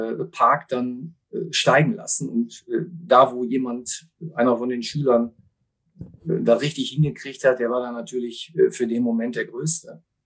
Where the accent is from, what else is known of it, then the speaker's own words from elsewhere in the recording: Essen, North Rhine-Westphalia, Germany; born there; Also als gebürtiger Essener, für die, die aus dem Ruhrgebiet kommen und das hören, ist das nicht ganz so einfach, dann in Gelsenkirchen zu arbeiten.